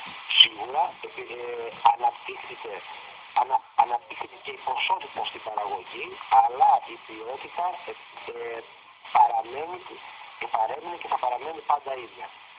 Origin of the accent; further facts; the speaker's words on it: Greece; η πατριαρχική οικογένεια όπως μεγαλώσαμε πιο παλιά στην Ελλάδα πριν από δεκαετίες